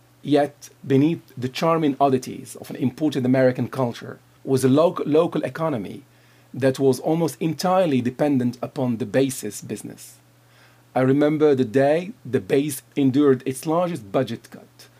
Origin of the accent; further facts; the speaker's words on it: Kenitra, Rabat-Salé-Kénitra, Morocco; I grew up in Kenitra, Morocco